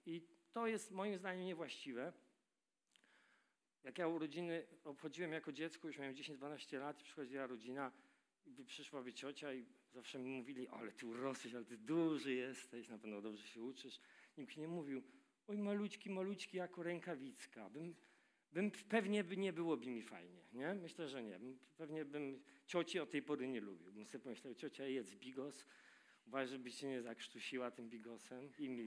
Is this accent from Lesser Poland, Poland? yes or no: no; Bydgoszcz, Kuyavian-Pomeranian Voivodeship, Poland; jako dziecko lubiłem biegać po bydgoskich, bo pochodzę z Bydgoszczy parafiach